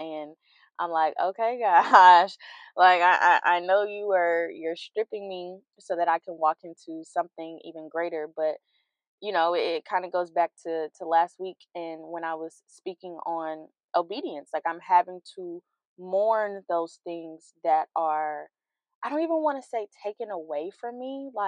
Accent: Louisiana, United States; now in Texas, United States; I'm originally from Louisiana and I now live in Texas, but baby, I don't let go of them Louisiana roots.

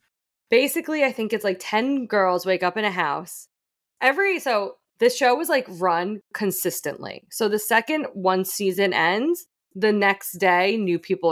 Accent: Fairfield, United States; because Fairfield has like something against sidewalks. Like there's hardly any sidewalks in my hometown.

